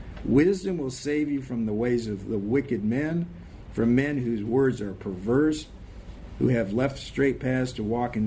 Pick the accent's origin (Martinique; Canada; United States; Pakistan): United States; Tacoma, Washington; born there; I was born in Tacoma, Washington, and out in the Pacific area, northwest there.